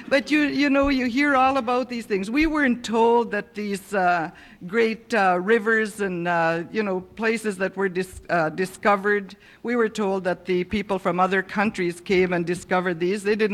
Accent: Canada; I'm from an Indian reserve in Canada, and I started school there in the 40s.

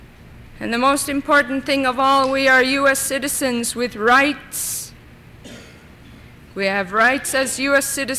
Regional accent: St. Michael, Alaska, United States; also born or lived in Nome, United States / St. Mary's, United States / Anchorage, United States; I'm from St. Michael. I was born in Nome. I lived at St. Mary's, went to school there for 9 years.

